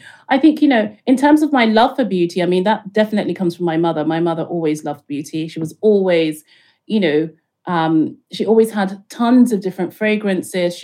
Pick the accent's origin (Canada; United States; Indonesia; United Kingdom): United Kingdom; London; also born or lived in Lagos, Nigeria; I grew up in London and Lagos in Nigeria.